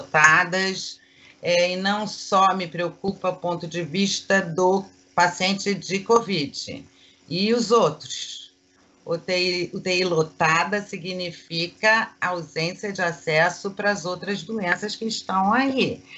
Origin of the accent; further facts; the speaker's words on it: São Paulo, Brazil; Mas eu sou paulista, hein?